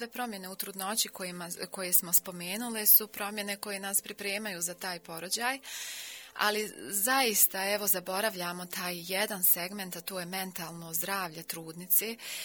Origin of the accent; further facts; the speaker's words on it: Bosnia & Herzegovina; Pa mi smo iz Bosne, ja ne znam, kod nas je uvijek ono, i uzrečica je hajmo na kafu